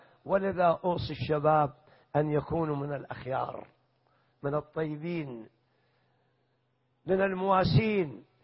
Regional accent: Iraq; وأنا ابن العراق وأشوف المجتمع هذا وهاي العشائر

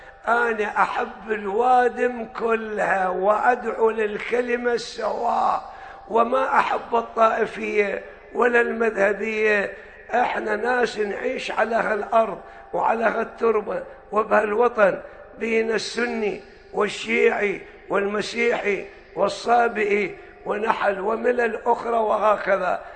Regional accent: Iraq; مو شكل احنا عندنا بالعراق كله وصخ اذانه دوا ملتف دولا

